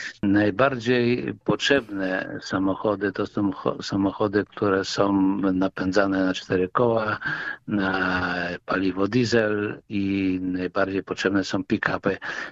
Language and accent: Polish; Trzebiatów, West Pomeranian Voivodeship, Poland; also born or lived in Gryfice; Po prostu urodziłem się w Gryficach i wychowałem się w Trzebiatowie.